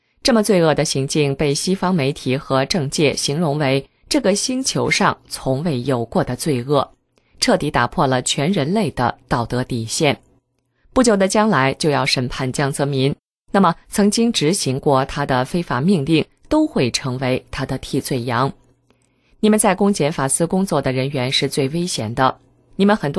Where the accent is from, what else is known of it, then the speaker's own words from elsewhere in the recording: China; 这么盛大的游行让外国人惊叹，也让我们中国人感到非常的自豪和荣耀